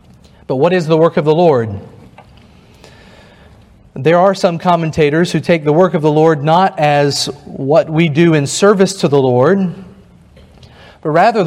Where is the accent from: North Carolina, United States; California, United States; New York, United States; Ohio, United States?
North Carolina, United States; I come from North Carolina, and our nickname is the Tar Heel State.